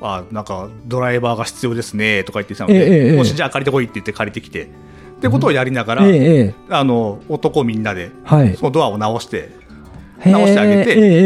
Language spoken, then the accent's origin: Japanese; Nagano, Japan; あの自分は出身は長野県なので、イナゴとか食べるんですよ。